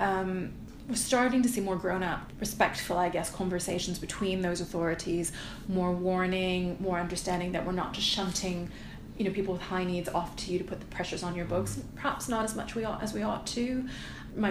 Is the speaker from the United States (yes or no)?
no; Canada; So it's part, I think, of my being a North American, being Canadian, the structural solutions that we look for, you know, in this country for intractable problems always sort of bemuse me, actually.